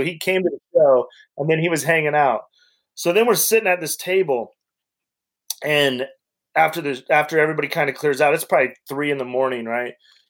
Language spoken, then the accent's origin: English; Wyoming, United States; I'm a kid from Wyoming. I never dreamed I'd even meet a porn star.